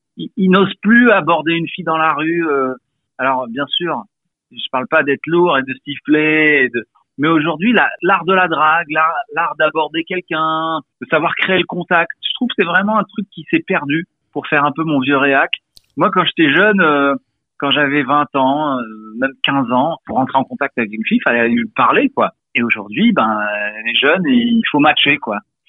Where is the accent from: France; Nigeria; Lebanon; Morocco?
Morocco; C'est-à-dire que j'ai grandi au Maroc, j'ai connu des canicules.